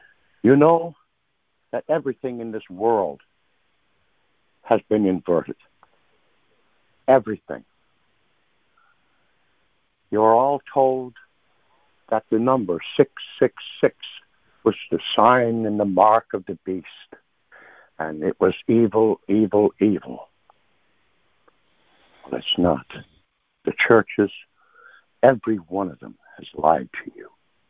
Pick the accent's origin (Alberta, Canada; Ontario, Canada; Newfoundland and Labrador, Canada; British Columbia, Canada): Newfoundland and Labrador, Canada; Michaels Harbor; born there; I was born in Michaels Harbor, Newfoundland, on April 26, 1956. I will be 66 years old on my next birthday.